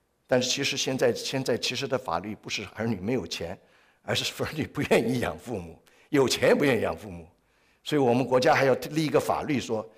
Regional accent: China; 大家知道我们中国人最熟悉的一句话，不孝有三，怎么样？

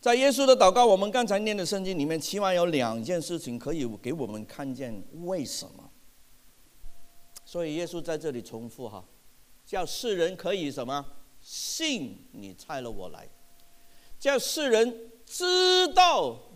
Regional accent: Hong Kong; 那过去大半年，我是从香港来的，大家都知道香港的事情。

